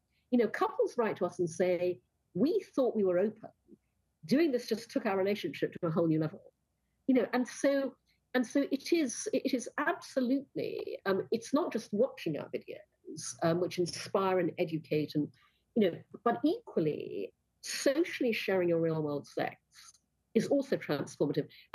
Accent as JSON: {"language": "English", "country": "Brunei", "tie": "born or raised there", "said": "I grew up in Brunei, in Borneo, where nobody talks about sex, you know, openly."}